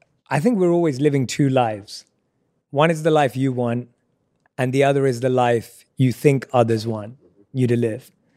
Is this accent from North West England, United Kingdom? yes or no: no; London, United Kingdom; That's not real for an Indian kid growing up in London.